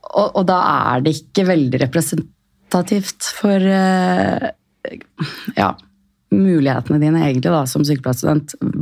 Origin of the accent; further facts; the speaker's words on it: Asker, Akershus, Norway; og er 31, og jeg kommer fra Asker, som jeg egentlig synes er nærmere Lier enn det Lier er rammen.